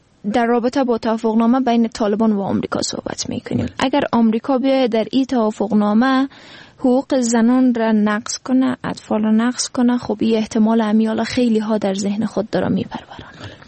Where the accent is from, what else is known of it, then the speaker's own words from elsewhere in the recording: Afghanistan; ما به عنوان یک فرد، به عنوان یک افغان به ای باور هستم